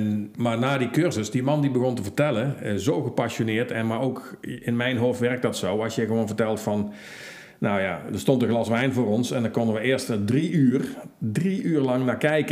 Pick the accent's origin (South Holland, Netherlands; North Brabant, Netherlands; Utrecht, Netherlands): North Brabant, Netherlands; Cuijk; ik kom uit Kuik, ik kom uit Brabant, maar ik woon toevallig 1,5 uur rijden van mijn zaak af.